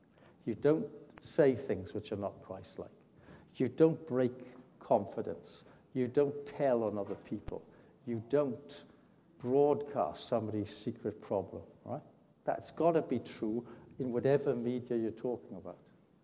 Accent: United Kingdom; You may be American, you may have an American passport. I'm British, I've got a British passport.

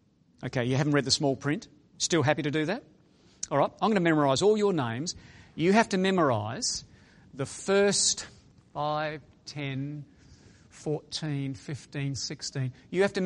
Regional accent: Australia; accent: Australian; I'm from Australia. Can you tell that? Is the accent Australian?

